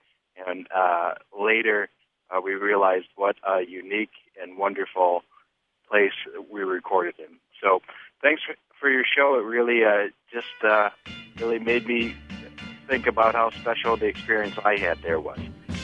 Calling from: Chicago, Illinois, United States; I am calling from Chicago.

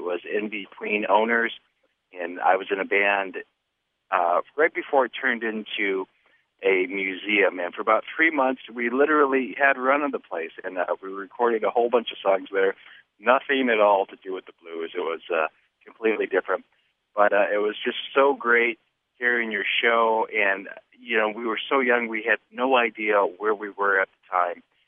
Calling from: Chicago, Illinois, United States; I am calling from Chicago.

